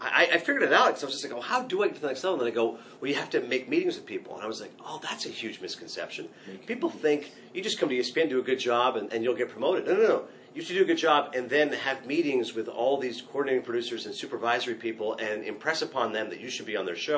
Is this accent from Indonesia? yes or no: no; Canada; now in United States; Because I'm Canadian. Like, I don't know the Big 12 from the SEC. Like, I've been here a few years, and I can get by.